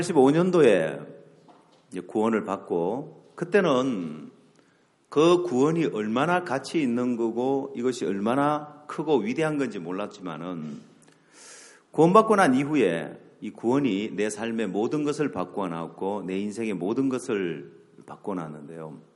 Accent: Ulsan, South Korea; 제 고향이 울산인데

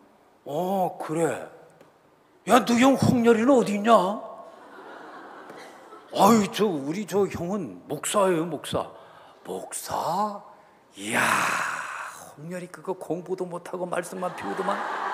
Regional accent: Jeonju, North Jeolla, South Korea; 저는 제 고향 친구 이야기들을 가끔 들어보거든요. 아, 제 친구들이 엄청 많아요. 호남선 열차를 타고 우리 전주에서 올라가다 보면은

